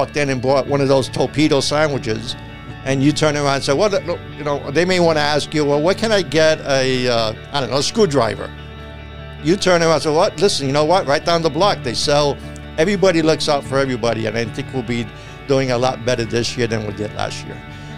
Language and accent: English; New York City, New York, United States; And I am originally from New York and the Bronx.